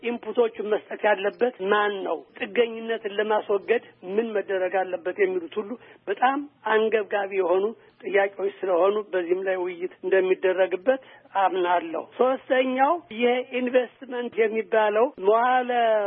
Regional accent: Gondar, Amhara, Ethiopia; እኔ ያደግኩት ጎንደር ነው። እኔ የተወለድኩት ጎንደር ነው።

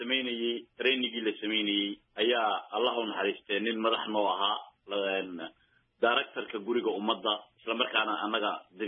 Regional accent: Djibouti; iyaan anigu ahaa xaafada lixaad iyo afraad ee dalka Jabuuti ayaan ahaa calanka ka hor halkaasuu dareenka fanku igaga dhashay

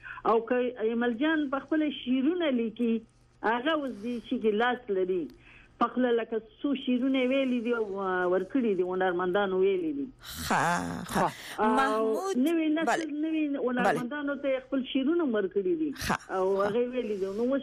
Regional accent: Kabul, Afghanistan; also born or lived in Bazarak / Nangarhar; now in Canada; اصلي زه په بازارک کې پیدا شوم. پیدایښت زه مې په بازارک خیوه او شګه چې ورته وایي زه هلته وړه پیدا شوم او ژوند مې ټول په کابل کې تیر شوی.

